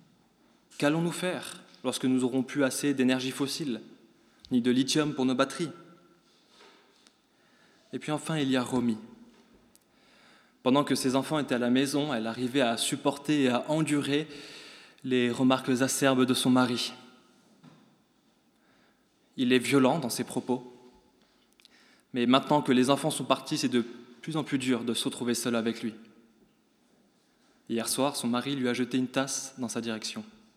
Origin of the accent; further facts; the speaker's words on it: Provence-Alpes-Côte d'Azur, France; now in Brussels, Belgium; Cela fait un an et demi que nous sommes à Bruxelles avec mon épouse. Initialement, nous venons du sud de la France, du Var.